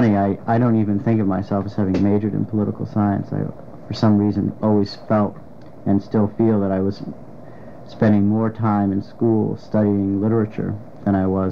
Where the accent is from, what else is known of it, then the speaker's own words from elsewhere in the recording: Maryland, United States; also born or lived in Washington, D.C.; I came from Washington, D.C. I was born in Washington, D.C. in 1945, moved to the Maryland suburbs in 1951